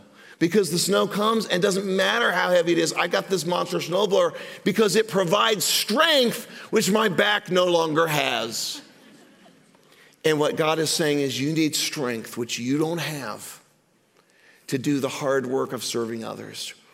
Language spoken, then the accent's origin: English; Greenwood, Indiana, United States; I'm some yahoo from Greenwood, Indiana, and you're from somewhere else